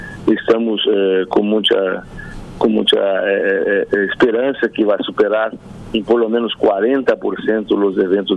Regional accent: Brazil; Spanish is a second language; now in Paraguay; yo como brasileño, pero mi corazón es brasileño, mi alma es paraguaya. Yo vivo hace 18 años en Paraguay, me encanta.

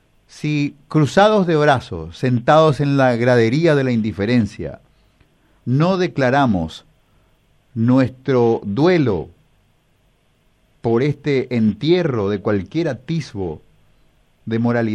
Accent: Paraguay

